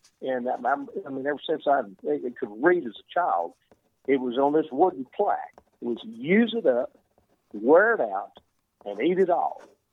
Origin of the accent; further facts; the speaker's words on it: Silsbee, Texas, United States; So I've got a place called Point Blank, and I'm from Silsby, Hardin County, and so I'm familiar with a lot of East Texas